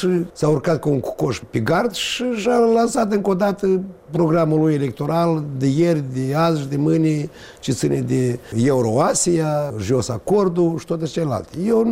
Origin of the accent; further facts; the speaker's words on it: Moldova; Nu se va produce atât timp cât Rusia nu se va împăca cu faptul că noi suntem români și ăsta e pământul nostru și noi avem dreptul să ne unim cu România